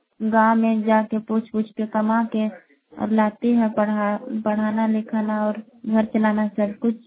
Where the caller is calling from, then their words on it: Bihar, India; मैं और मांझी प्रखंड कुत्ते गांव से बोल रही हूँ।